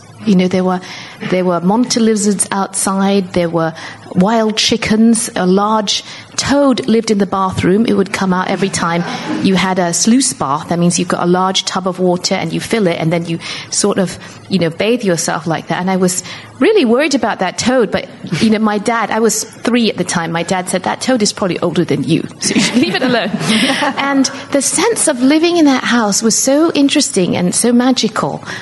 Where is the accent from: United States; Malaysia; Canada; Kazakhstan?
Malaysia; I'm originally from Malaysia, and they do say write what you know